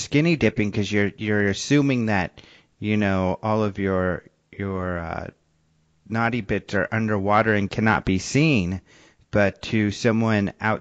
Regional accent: Colorado, United States; I remember when I came from Colorado and I crossed one bridge and it says something river and there's no water.

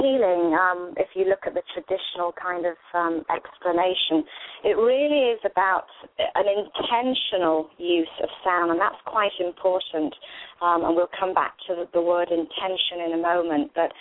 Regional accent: England, United Kingdom; I was born and raised in England on a farm and grew up very much in nature

